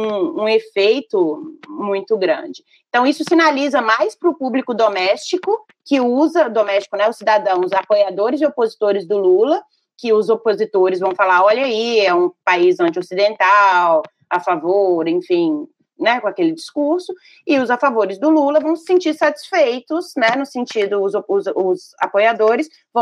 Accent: Brazil; porque somos brasileiros e temos que acompanhar e entender essa política

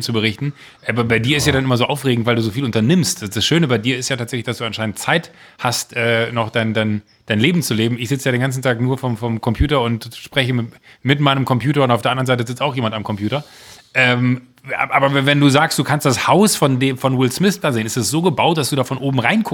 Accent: Germany; weil man als Deutscher immer das Gefühl hatte

